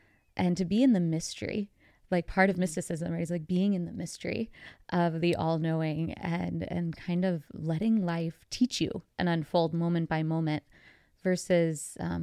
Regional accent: Long Island, New York, United States; born there; I was born actually in Long Island, New York. My parents grew up in New York, and they moved us.

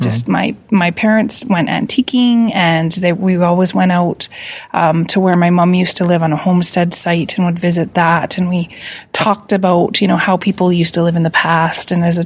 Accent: Manitoba, Canada; No, actually, I'm from Manitoba, so okay. Saskatchewan adjacent, you could say.

